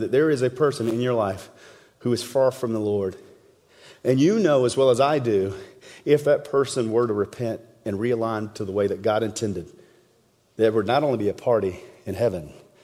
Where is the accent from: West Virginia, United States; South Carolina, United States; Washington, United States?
South Carolina, United States; I'm from South Carolina, okay?